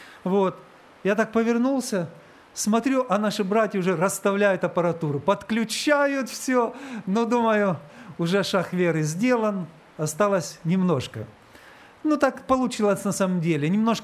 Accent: Russia; Мы из России. Из России!

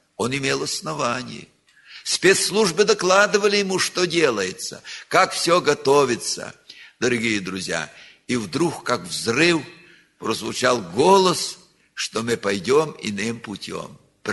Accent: Western Ukraine, Ukraine; Я родился в Западной Украине. Вот все эти переходы войск на восток и с востока опять на запад шли через нашу деревню. Нас эвакуировали.

